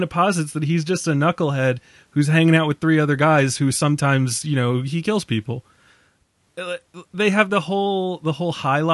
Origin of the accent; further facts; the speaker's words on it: Boston, Massachusetts, United States; accent: Boston; I'm slipping into my shitty Boston accent just out of habit now, so I apologize.